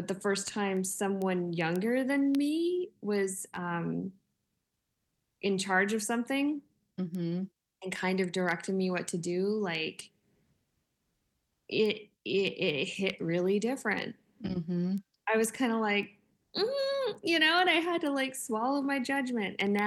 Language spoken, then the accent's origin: English; Albuquerque, New Mexico, United States; also born or lived in Minneapolis; Like, I grew up in Albuquerque. I don't know anyone in Albuquerque. Well, Minneapolis is sort of my community, but I live out here.